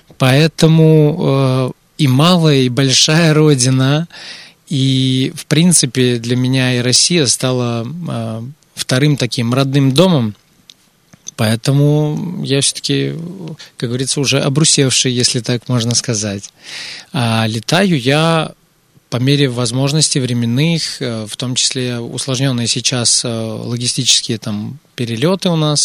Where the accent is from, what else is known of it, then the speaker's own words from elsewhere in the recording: Montenegro; Папа у меня из Черногории солнечной, мама у меня из Сербии, из Косово, поэтому я серб из Черногории.